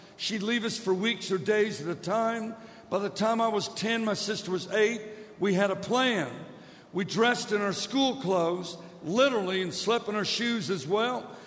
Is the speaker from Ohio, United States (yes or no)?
no; Virginia, United States; born there; now in San Antonio, United States; I was born in Virginia, ended up in San Antonio, where I live now. Went to 24 different schools growing up, 5 different high schools my last year. Lived in about 20 states.